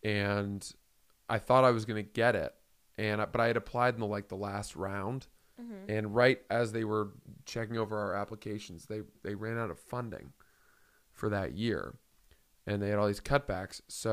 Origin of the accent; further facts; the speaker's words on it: Maine, United States; I grew up in Maine.